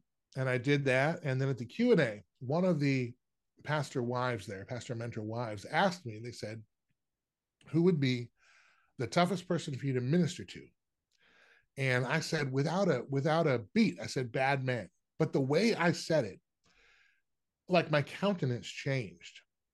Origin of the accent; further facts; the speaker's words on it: Washington, United States; now in Florida, United States; I'm originally from Washington State, down in Florida now, but this is up in Washington.